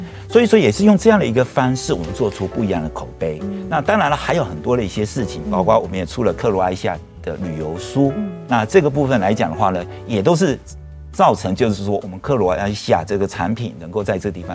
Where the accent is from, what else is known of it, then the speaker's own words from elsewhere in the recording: Beigan, Lienchiang County, Taiwan; born there; 那我是出生在马祖北干啊后澳村，帮我家乡打个广告。那我出生的地方来讲，我那个年代来讲的话呢，我们也是戒严。